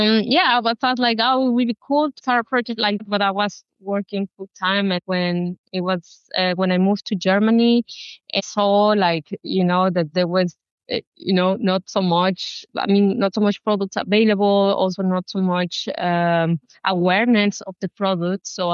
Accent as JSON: {"language": "English", "country": "Mexico", "second_language": "English", "said": "I'm from Mexico."}